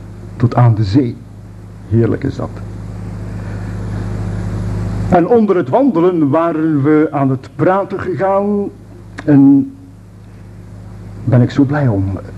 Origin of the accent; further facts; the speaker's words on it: Flanders, Belgium; het is natuurlijk telkens voor mij als Vlaming wel een beetje een aanpassing